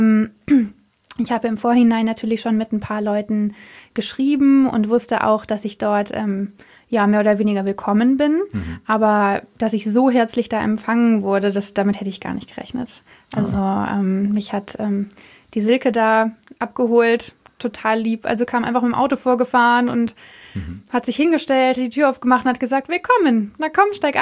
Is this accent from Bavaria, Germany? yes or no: no; Cologne, North Rhine-Westphalia, Germany; moved away as an adult; now in Berlin, Germany; Mhm. Ich komme aus Köln und mich hat es vor 4 Jahren nach Berlin verschlagen zum Studium.